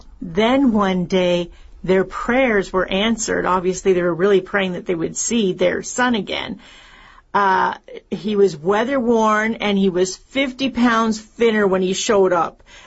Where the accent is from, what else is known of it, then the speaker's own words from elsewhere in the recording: Canada; of course, I'm Canadian, so canoe, definitely.